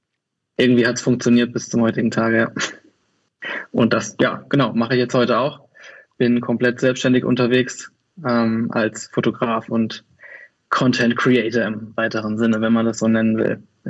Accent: Kaiserslautern, Rhineland-Palatinate, Germany; now in Cologne, Germany; ich komme aus Köln, also ursprünglich komme ich aus Kaiserslautern, aber bin seit 17 Jahren in Köln, von daher stelle ich mich immer als Kölner vor.

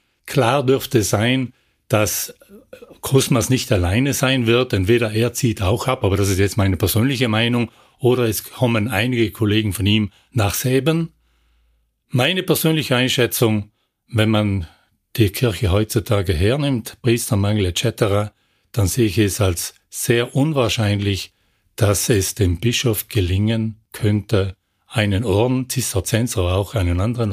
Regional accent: Klausen, Trentino-Alto Adige, Italy; Ja, es ist halt meine Heimatstadt.

